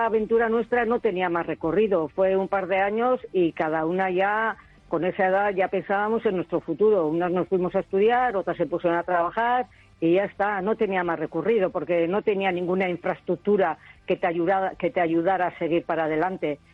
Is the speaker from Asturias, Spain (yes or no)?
no; Eibar, Basque Country, Spain; Mira, yo que conozco un poco, lo que más conozco, porque yo soy de Eibar